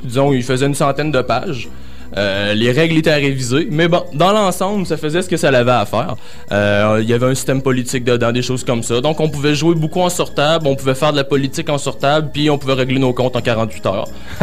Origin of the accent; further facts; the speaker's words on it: Neuchâtel, Switzerland; Et moi, je viens de Neuchâtel.